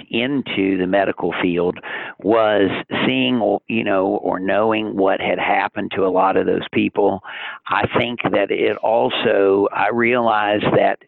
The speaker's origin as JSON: {"language": "English", "town": "Huntington", "region": "West Virginia", "country": "United States", "tie": "born there", "said": "Well, I grew up in a small town. I was born in Huntington, West Virginia. Most people remember that area where Marshall University was."}